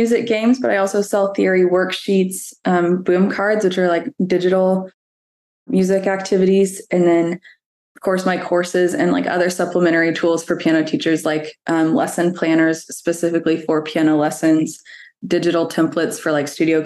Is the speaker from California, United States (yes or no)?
no; Dallas, Texas, United States; also born or lived in New York City / South Carolina; So I'm from Dallas, Texas. I was born here, but my studio has moved a few times. I was teaching in New York City for several years and then South Carolina, and now I'm back in Texas.